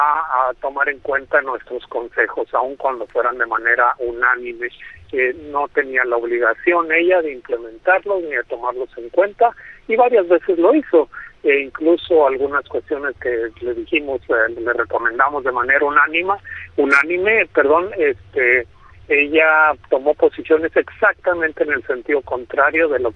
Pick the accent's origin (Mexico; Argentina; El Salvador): Mexico; soy mexicano que vive en el extranjero